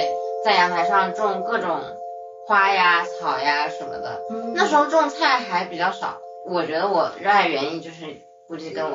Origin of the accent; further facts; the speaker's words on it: Guangxi, China; 我是广西人嘛，我们那边是这样的，就是我们的住的地方一般都是一栋楼一栋楼这个样子的